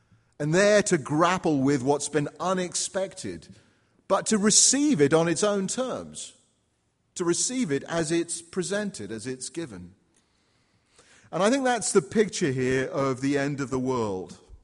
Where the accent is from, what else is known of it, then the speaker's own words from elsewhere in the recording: England, United Kingdom; As an Englishman